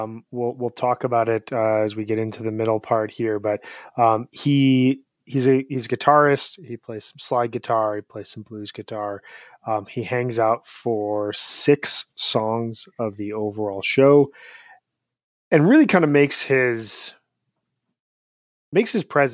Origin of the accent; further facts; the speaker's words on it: Illinois, United States; I grew up in Illinois, and every time I go to Michigan, I'm like, my God, this is just such a beautiful state